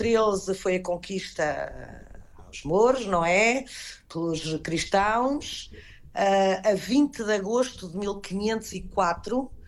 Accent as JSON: {"language": "Portuguese", "region": "Lisbon", "country": "Portugal", "tie": "born or raised there", "also_born_or_lived": "Albufeira", "said": "Embora seja de Lisboa, e nascida em Lisboa, mas digo sempre, muitas vezes, aos meus amigos, vou para a minha terra."}